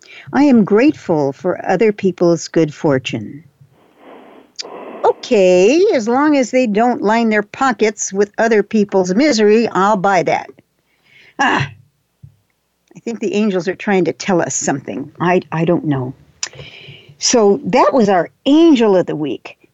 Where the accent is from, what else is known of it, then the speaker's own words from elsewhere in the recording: Texas, United States; I'm from Texas, so if you got a burr in your saddle, it's going to just dig in there